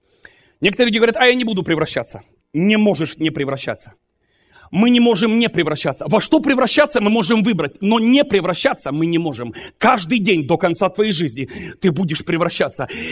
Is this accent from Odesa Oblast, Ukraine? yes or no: no; Zaporizhzhia, Zaporizhzhia Oblast, Ukraine; born there; Я родился там, на Хортиці.